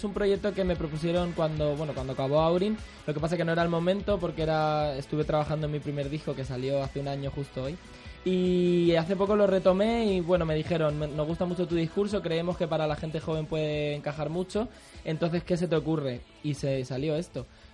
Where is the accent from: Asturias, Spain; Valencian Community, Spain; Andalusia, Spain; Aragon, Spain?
Valencian Community, Spain; Alicante; moved away as an adult; Yo al final salí de Alicante a los 19 años y era la primera vez que yo salía prácticamente de Alicante.